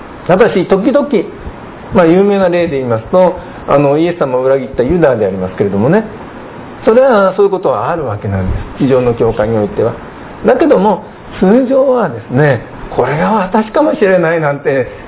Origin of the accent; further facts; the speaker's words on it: Yamanashi, Japan; born there; 私は山梨県で生まれたのは山梨県でありますけれども、山梨県はブドウの産地ですよね。